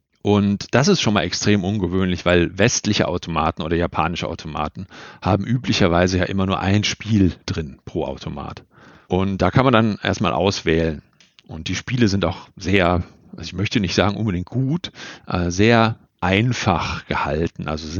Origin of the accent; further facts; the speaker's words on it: West Germany, Germany; ich bin Wessi aus Westdeutschland und habe dieses Exponat erst durch meine Arbeit im Museum kennengelernt.